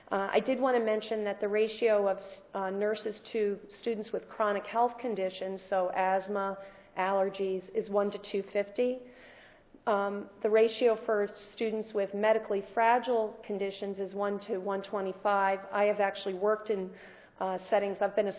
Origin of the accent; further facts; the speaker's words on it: Illinois, United States; And actually, I come from Illinois